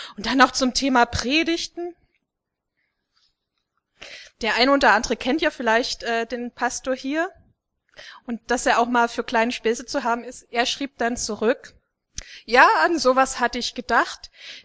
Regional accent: Dresden, Saxony, Germany; now in Kassel, Germany; Ursprünglich komme ich eigentlich aus Dresden, wohne zurzeit in Kassel

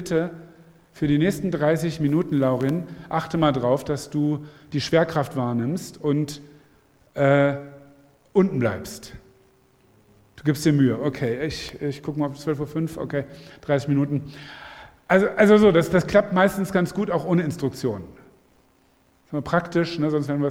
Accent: Lower Saxony, Germany; ich bin gebürtiger Niedersachse, da ist der Weinanbau noch nicht so fortgeschritten.

